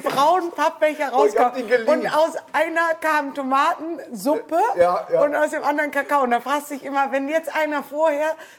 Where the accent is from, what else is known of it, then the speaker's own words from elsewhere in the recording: Bremen, Germany; ich bin ja gebürtige Bremerin, bin in Bremen geboren, aufgewachsen, groß geworden.